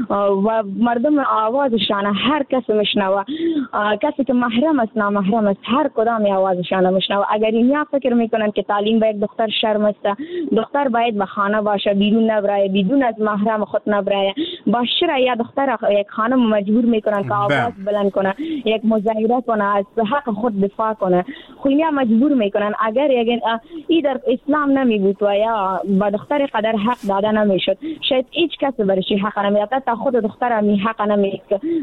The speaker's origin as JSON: {"language": "Persian", "country": "Afghanistan", "said": "در جامعه همه ما افغان هستیم"}